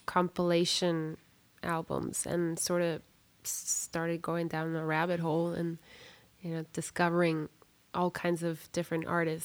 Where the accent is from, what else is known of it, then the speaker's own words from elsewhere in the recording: Guatemala City, Guatemala Department, Guatemala; I grew up in Guatemala City.